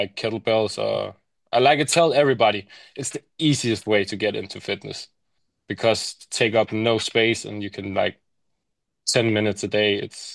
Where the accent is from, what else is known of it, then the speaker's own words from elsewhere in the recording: Denmark; Yeah, I'm from Denmark, live in Copenhagen, near Copenhagen.